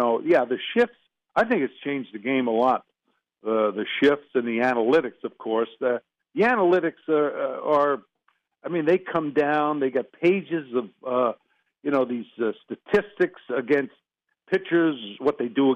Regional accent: Brooklyn, New York, United States; a kid growing up in Brooklyn, New York, and, just loved the sports, all around sports.

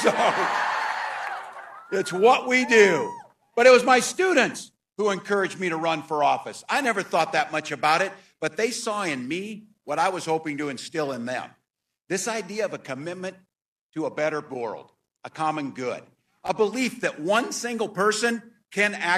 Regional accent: Nebraska, United States; born there; Being a Midwesterner, too, I know a little something about commitment to people. I was born in a small town in Nebraska where community meant everything.

